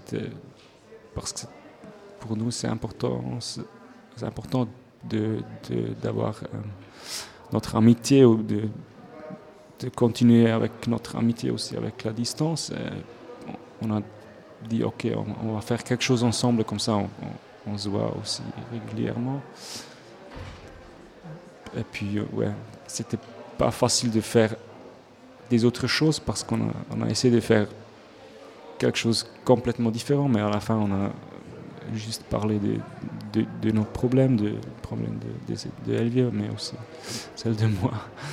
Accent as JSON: {"language": "French", "country": "Switzerland", "tie": "born there", "said": "je suis né en Suisse"}